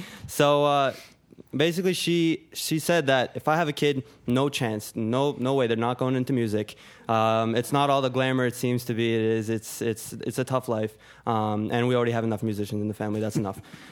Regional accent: United States; born there; I was born in America, but I don't know where I would be kind of without my Armenian culture and heritage.

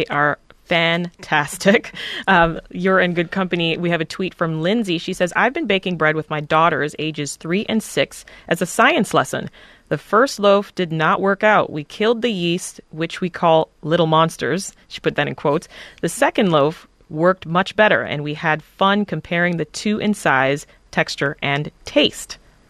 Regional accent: Jamaica; I'm Jamaican, so that's my favorite dish.

